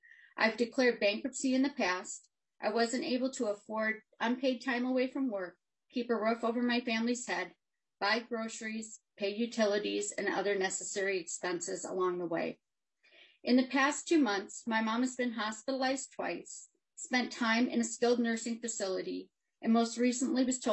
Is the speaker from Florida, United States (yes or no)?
no; Rochester, Minnesota, United States; I'm here from Rochester